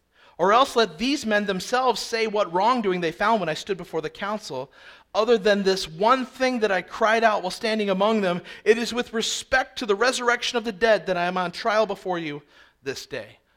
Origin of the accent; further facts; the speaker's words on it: Pennsylvania, United States; also born or lived in New Jersey; now in New York, United States; I was brought up in New Jersey, mostly in Pennsylvania, and now I live in New York